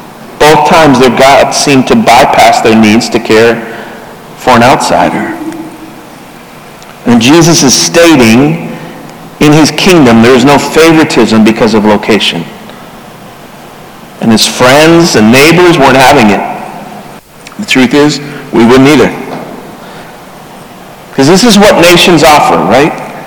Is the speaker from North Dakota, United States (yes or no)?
no; Minnesota, United States; Somebody just this week said I was from Wisconsin, and I was like, no, shut your mouth. I'm from Minnesota. It's very different.